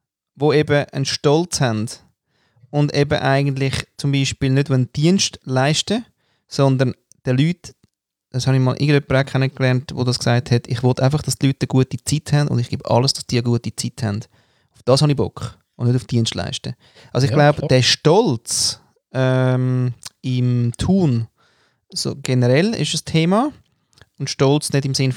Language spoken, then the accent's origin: German; Austria; moved away; Was soll ich dir da als Österreicher sagen?